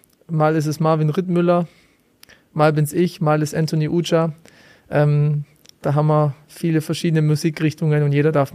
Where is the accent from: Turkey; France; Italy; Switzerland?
Italy; als Italiener gehe ich auch ein bisschen mit der Mode